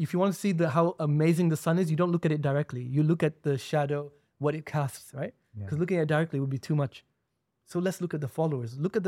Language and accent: English; Saudi Arabia; I grew up in Saudi, so we used to go since before my memories.